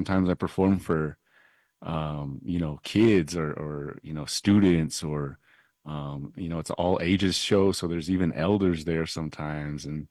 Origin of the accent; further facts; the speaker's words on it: Chinle, Arizona, United States; growing up in Chinle on the res, man, you know, we go to Gallup on the weekends